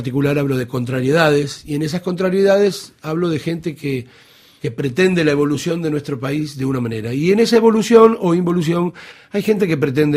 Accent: Italy; Spanish is a second language; moved away; digo veramente porque venimos de Italia

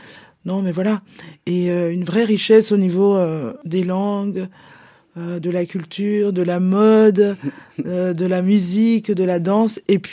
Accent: Cotonou, Littoral, Benin; Moi, je suis née à Cotonou. J'ai grandi à Cotonou.

